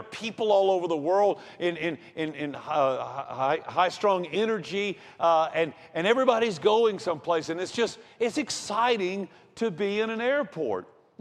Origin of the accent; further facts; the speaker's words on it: Georgia, United States; I heard it when I grew up in Putnam County, Georgia. I heard it when I moved away to college in Rome, Georgia.